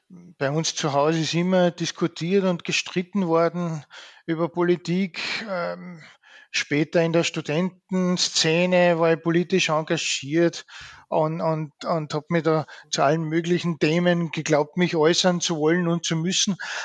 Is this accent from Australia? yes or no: no; Austria; Also von den dreien, da tue ich mir auch als Österreicher schwer, ein Vorbild herauszugreifen.